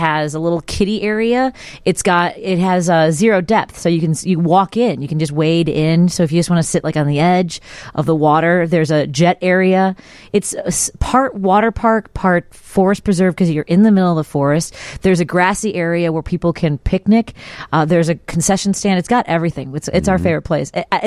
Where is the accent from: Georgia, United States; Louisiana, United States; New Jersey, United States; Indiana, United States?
Indiana, United States; now in Chicago, United States; I'm originally from the Northwest Indiana area, but I'm now a Northsider in Ravenswood.